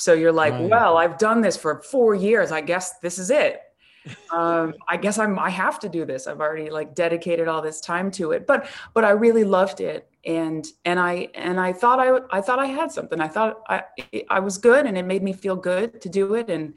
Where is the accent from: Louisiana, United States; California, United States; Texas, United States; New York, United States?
New York, United States; I grew up in New York when there were scouts on every corner saying, right.